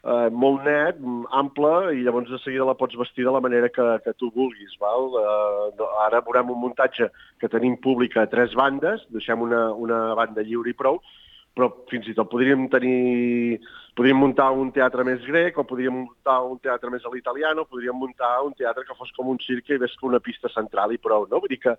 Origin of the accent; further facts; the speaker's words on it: Catalonia, Spain; now in Vallès, Spain; sóc un empordanès afincat al Vallès perquè l'amor m'ha portat cap al Vallès.